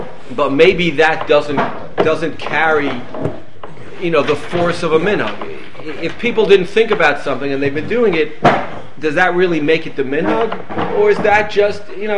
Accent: Long Beach, United States; but you know, in America, growing up, I didn't know anybody who lit outside. Now, let's be clear. I grew up in Long Beach. There was no anti-Semitism.

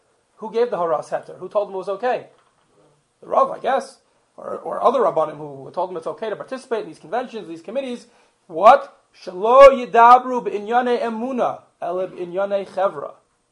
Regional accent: Cincinnati, Ohio, United States; Hebrew Union College, the Reformed Medical Seminary, in my hometown of Cincinnati, Ohio.

